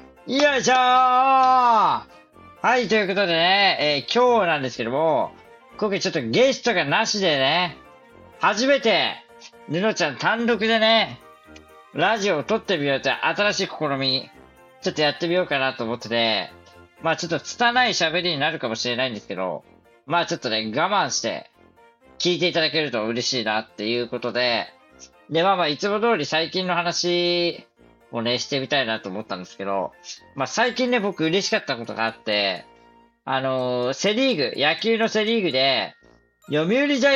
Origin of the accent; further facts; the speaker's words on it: Nagasaki, Japan; 僕は地元が長崎県なので